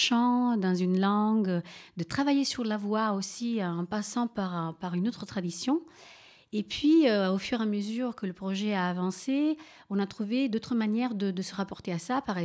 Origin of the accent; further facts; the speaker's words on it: Castellammare di Stabia, Campania, Italy; first language Neapolitan; French is a second language; C'est un chant napolitain, c'est mon dialecte d'origine, je viens de la région de Naples.